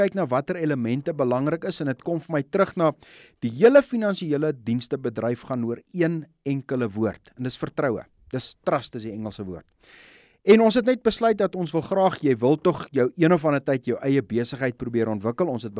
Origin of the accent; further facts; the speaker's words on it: Pretoria, Gauteng, South Africa; also born or lived in Zastron; ek is gebore in die Oos-Vrystaat in 'n klein dorpie met die naam van Sastron. My pa was daar 'n huisdokter voor hy in Pretoria gaan spesialiseer het en ons het getrek Pretoria toe ek baie jonk was, iets soos 2 of 3 jaar oud.